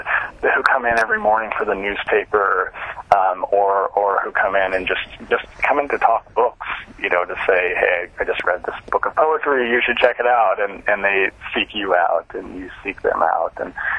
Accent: Aurora, Colorado, United States; And then I moved back to Denver. I grew up in Denver, in Aurora, which is a suburb of Denver.

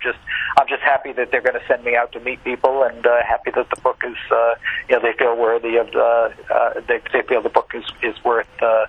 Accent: Norwich, Connecticut, United States; It's based on my hometown of Norwich with a little bit of New London, Connecticut, mixed in there.

